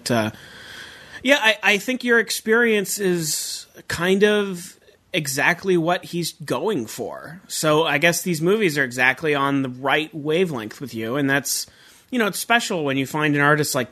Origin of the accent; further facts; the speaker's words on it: Arizona, United States; moved away as an adult; See, I grew up in Arizona, just west of Tucson, and I lived there for 23 years.